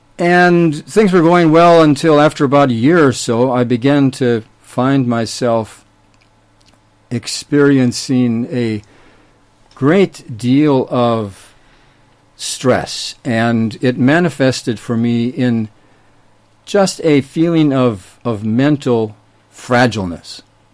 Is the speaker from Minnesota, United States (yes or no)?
yes; Minnesota, United States; I was born and raised in Minnesota and entered the Air Force Academy in 1965